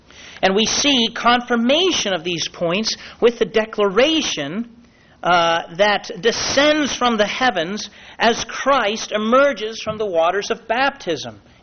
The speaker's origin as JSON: {"language": "English", "town": "Woodstock", "region": "Georgia", "country": "United States", "said": "it would be much like me going to New York City and telling people on the street corner, I'm from Woodstock, Georgia."}